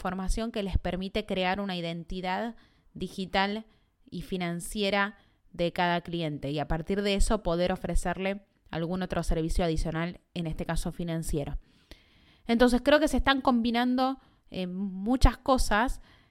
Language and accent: Spanish; Argentina; o quizás porque soy argentina